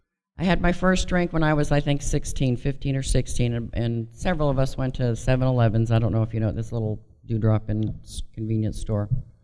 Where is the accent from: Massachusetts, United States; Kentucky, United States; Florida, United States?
Massachusetts, United States; Worcester; I grew up in Worcester, Massachusetts. That's where I was born.